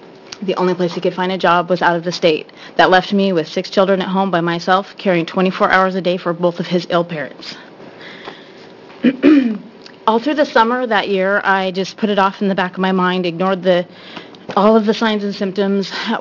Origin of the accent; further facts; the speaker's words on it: Eugene, Oregon, United States; I'm from Eugene, Oregon, where the hippies roam free.